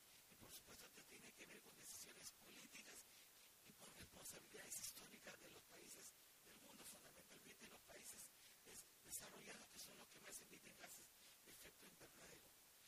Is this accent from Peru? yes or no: yes; Peru; nosotros como peruanos y peruanas sabemos de que este tema de los recursos naturales